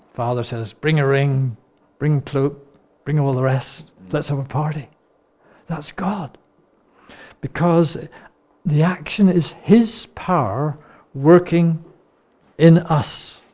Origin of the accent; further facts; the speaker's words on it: Northern Ireland, United Kingdom; I said, no, I'm not. I'm from Northern Ireland.